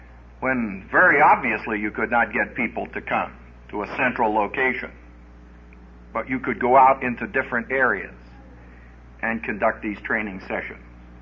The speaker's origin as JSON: {"language": "English", "region": "Texas", "country": "United States", "said": "You know, I'm from Texas, where the Johnson grass grows tall, and where Southern Baptists flourish."}